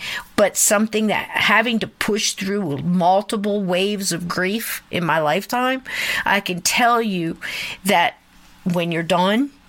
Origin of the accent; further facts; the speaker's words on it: United States; a lot of shamans will tell you this, I'm Native American, and it's just something I've been taught.